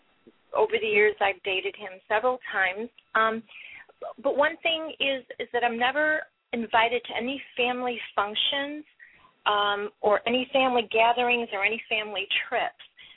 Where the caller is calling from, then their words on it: California, United States; I'm calling from California.